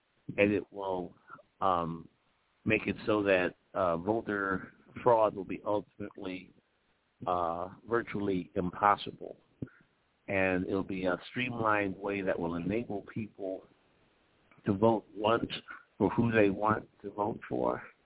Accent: Illinois, United States; I'm from Illinois. Illinois can be in play.

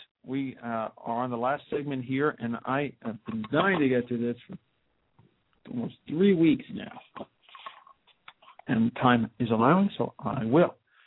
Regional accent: New Jersey, United States; governor of New Jersey, my previous state, I was born and raised in Bergen County in the north suburb of New York City.

